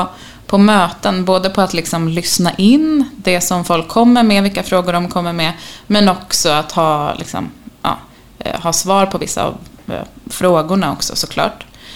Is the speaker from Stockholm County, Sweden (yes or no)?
yes; Botkyrka, Stockholm County, Sweden; now in Malmö, Sweden; Jag är från Botkyrka, men har bott i Malmö i 10 år som sagt. Så det här är verkligen, det är min stad. Men mer, det blir inte någon skånsk dialekt på mig, utan så här kommer jag nog låta resten av mitt liv.